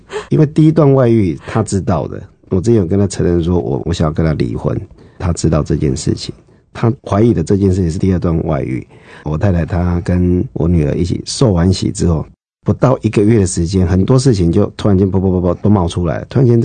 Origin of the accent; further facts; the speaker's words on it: Changhua County, Taiwan; 因为我们是彰化人嘛，就偷行。